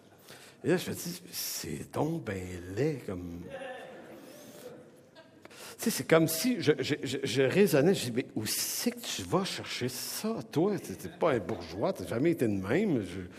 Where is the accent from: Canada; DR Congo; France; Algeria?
Canada; Montreal, Quebec; Métro, autobus, quand j'étais jeune à Montréal, là, c'était des heures d'autobus par jour.